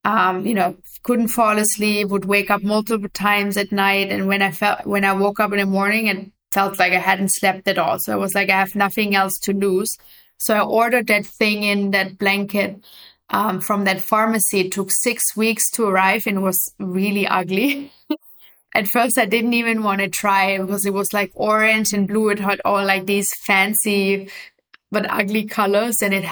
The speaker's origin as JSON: {"language": "English", "country": "Germany", "tie": "born or raised there", "second_language": "English", "moved": "as an adult", "said": "I grew up in Germany originally"}